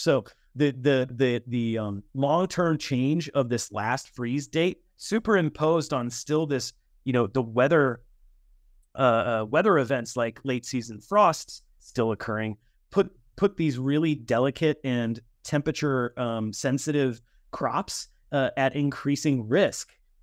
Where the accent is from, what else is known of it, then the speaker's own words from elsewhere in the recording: Illinois, United States; also born or lived in Iowa; I grew up in Illinois and in Iowa.